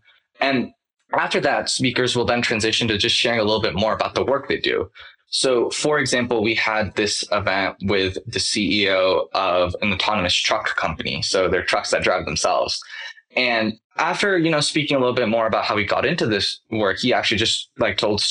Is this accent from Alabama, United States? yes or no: no; Menlo Park, California, United States; I'm 17 years old and I'm from the Bay Area. I'm currently a senior and I'm from Menlo Park, if anybody is local.